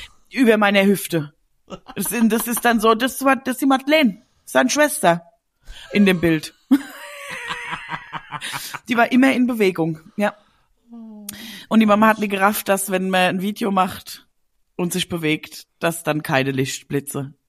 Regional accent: Brechen, Hesse, Germany; Ich komme aus Brechen und Brechen liegt in Hessen.

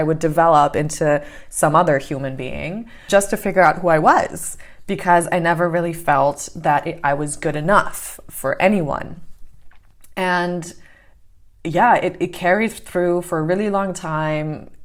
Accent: New York, United States; moved away; I knew how to speak English because I grew up in New York, and then living in New York was a problem.

